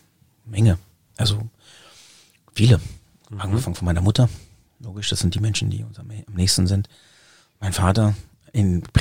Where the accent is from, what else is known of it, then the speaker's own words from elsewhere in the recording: Germany; mein portugiesisches Sein war immer irgendwie mit einem Konflikt beladen, und als ich bin ja in Deutschland geboren und auch in den Kindergarten gekommen